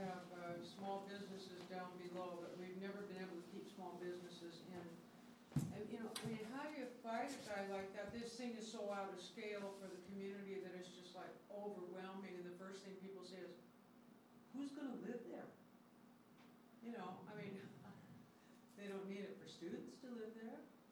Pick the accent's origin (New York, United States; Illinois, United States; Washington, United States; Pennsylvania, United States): Washington, United States; Tacoma